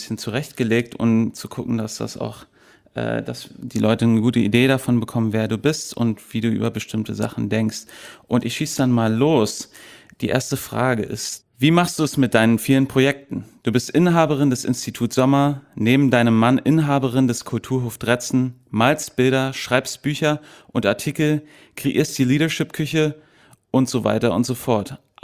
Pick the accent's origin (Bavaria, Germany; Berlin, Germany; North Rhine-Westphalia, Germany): Berlin, Germany; accent: American; Ja, meine Mutter kommt aus England. Ich bin auch zweisprachig aufgewachsen hier in Berlin, allerdings auf einem amerikanischen Gymnasium. Deswegen leider kein britischer Akzent, sondern sondern amerikanischen